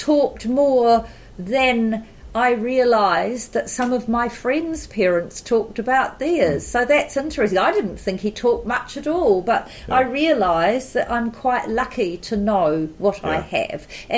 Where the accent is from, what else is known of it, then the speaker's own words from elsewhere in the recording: Palmerston North, Manawatū-Whanganui, New Zealand; I was born and raised and educated in Palmerston North.